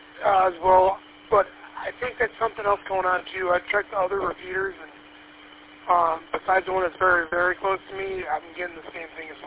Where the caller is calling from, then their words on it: Michigan, United States; I'm like, Northern Oakland County, so do you know where Cook's Dairy is?